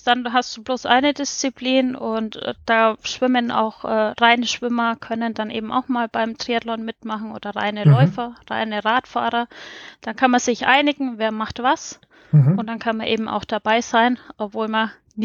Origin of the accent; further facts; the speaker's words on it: Hilpoltstein, Bavaria, Germany; Bayern, Franken, nahe Nürnberg.